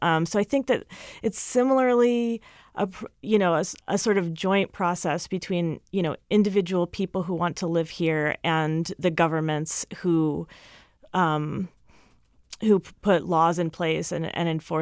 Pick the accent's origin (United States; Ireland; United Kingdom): United States; New Jersey; moved away as an adult; now in Seattle, United States; I grew up in New Jersey, and so I came out here for graduate school in 2007